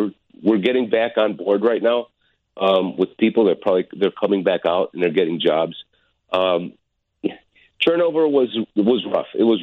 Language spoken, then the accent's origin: English; Chicago, Illinois, United States; I'm from Chicago. The origin is of Greek.